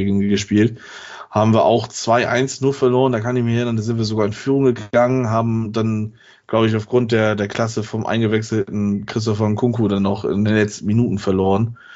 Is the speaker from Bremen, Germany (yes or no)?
yes; Bremen, Germany; ich als Bremer